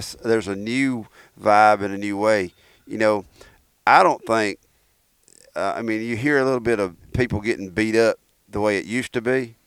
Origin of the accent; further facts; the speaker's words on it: Alabama, United States; You know, I grew up in Alabama. We didn't use decoys. I still don't use decoys up here in these mountains.